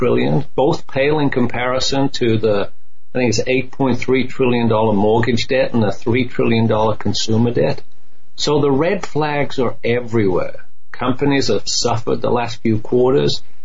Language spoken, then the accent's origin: English; United Kingdom; I'm a proud American British, you know, I'm joint. I mean, I love my home country, the old country.